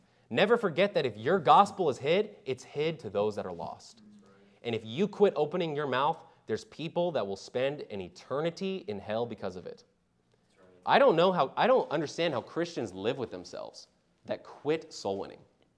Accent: Vancouver, British Columbia, Canada; I'm like, bro, it's okay. I'm from Vancouver.

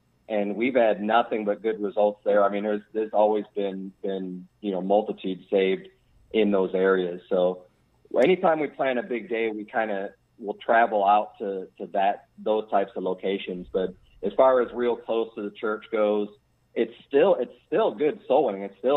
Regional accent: Chicago, Illinois, United States; I'm used to being in Chicago where, you know, growing up in Chicago, where there's still just a lot of segregation.

